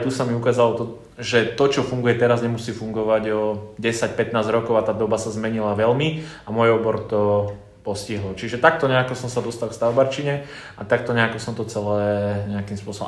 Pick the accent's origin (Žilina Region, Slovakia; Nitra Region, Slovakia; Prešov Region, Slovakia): Žilina Region, Slovakia; Rudina; A ja pochádzam z Rudiny, to je dedina medzi Kysuckým Novým mestom a Žilinou.